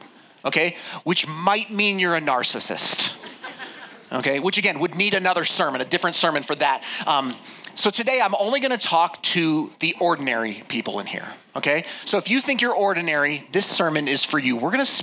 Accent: Colorado Springs, Colorado, United States; My brother, Matthew, we grew up in Colorado Springs, okay? So we grew up in the Springs.

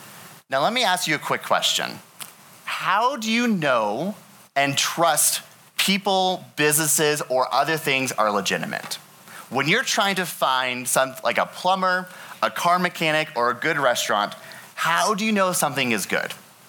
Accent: Kentucky, United States; This is actually very close to where I grew up in Kentucky, Great Smoky National Park.

